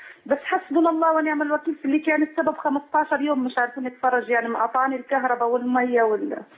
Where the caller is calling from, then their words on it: Gaza, Gaza Strip, Palestine; معلش أنا بحكي من غزة